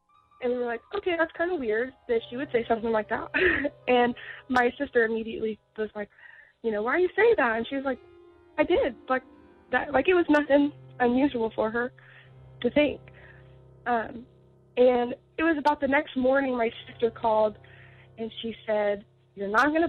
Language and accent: English; Indiana, United States; I'm from Indiana.